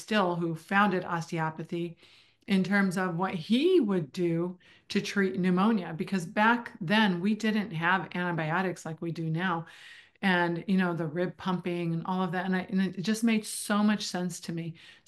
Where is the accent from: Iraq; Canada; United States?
Iraq; moved away; I grew up in Iraq, and you know, we moved here in the 1970s.